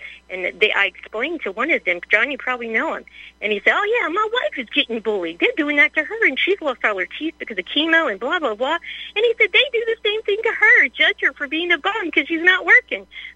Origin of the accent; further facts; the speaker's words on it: New Orleans, Louisiana, United States; I grew up in New Orleans, and there was a lot of experimentation going on in New Orleans.